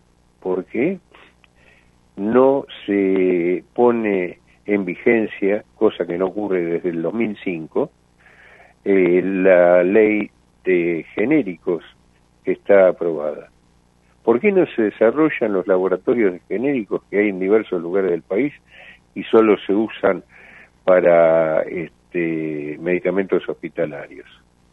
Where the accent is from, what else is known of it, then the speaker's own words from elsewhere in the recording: Argentina; lo que pasa es que somos en Argentina como las cucarachas